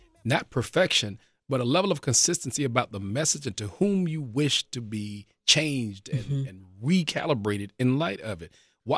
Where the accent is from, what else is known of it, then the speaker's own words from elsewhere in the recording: Atlanta, Georgia, United States; I'm being from Atlanta, so oftentimes I'd have to fight just to get legitimacy to be in the conversation